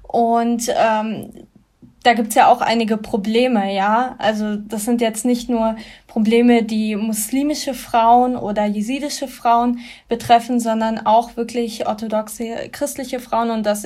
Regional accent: Germany; born or raised there

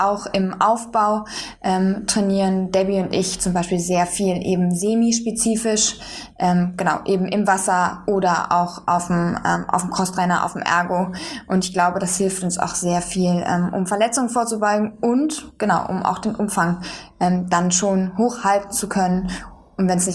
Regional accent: Bonn, North Rhine-Westphalia, Germany; now in Berlin, Germany; Ich bin in Bonn zur Schule gegangen und genau, in Berlin habe ich dann nach der Schule die besten Möglichkeiten gesehen

